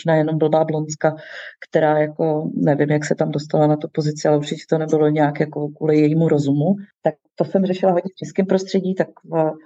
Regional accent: Prague, Czechia; tak jsem první řadě musela jakoby dát na odiv to, že jsem z Prahy.

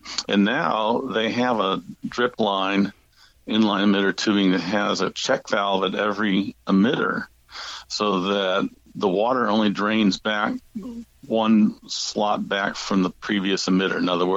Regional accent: St. Louis, Missouri, United States; But I grew up in St. Louis, Missouri, and we got 2 to 4 to 6 week droughts.

